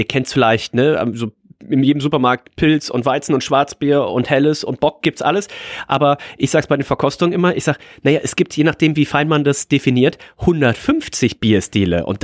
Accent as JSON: {"language": "German", "region": "Rhineland", "country": "Germany", "said": "Ich bin ja Rheinländer, ne? Man hört es ja so ein bisschen raus vielleicht."}